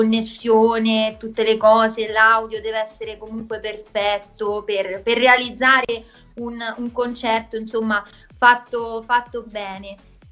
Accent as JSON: {"language": "Italian", "town": "Rome", "region": "Lazio", "country": "Italy", "said": "io sono di Roma"}